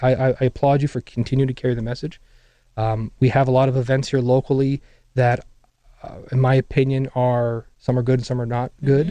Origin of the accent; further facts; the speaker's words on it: Erie, Pennsylvania, United States; I'm seriously giving thought to relocating some of our resources, dev resources, to Erie. It's my hometown.